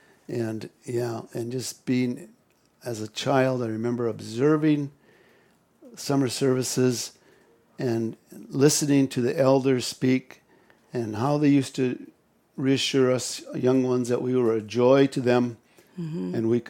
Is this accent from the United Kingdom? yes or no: no; Monticello, Minnesota, United States; from Monticello, Minnesota.